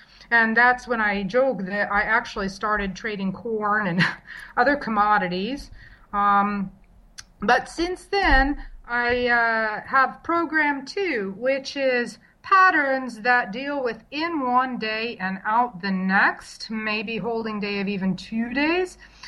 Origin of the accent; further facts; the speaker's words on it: California, United States; accent: Southern California; My accent is actually Southern California.